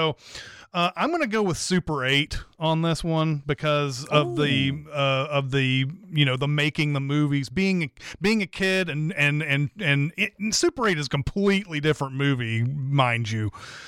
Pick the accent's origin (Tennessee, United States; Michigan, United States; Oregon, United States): Tennessee, United States; Franklin; This movie was shot in my hometown of Franklin, Tennessee.